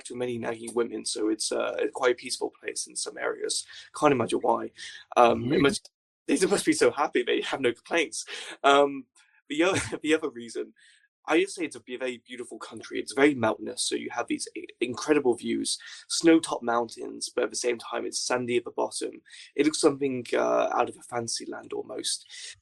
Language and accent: English; United Kingdom; But of course, I'm British, so I pushed my way through because no one was queuing